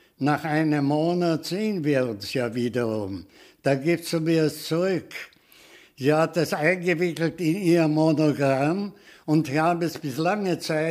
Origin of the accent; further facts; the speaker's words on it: Leoben, Styria, Austria; born there; Ich bin geboren in Leoben, in der Betatuner Straße Nummer 18, die später nach dem Anschluss als Dreierschützenstraße Nummer 3 umbenannt wurde.